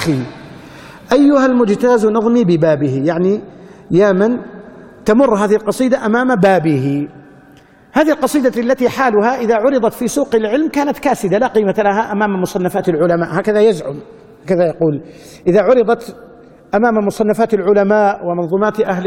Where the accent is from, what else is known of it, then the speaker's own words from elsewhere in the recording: Hijaz, Saudi Arabia; طفش زي ما يقولوا عندنا في الحجاز، يضيع طفش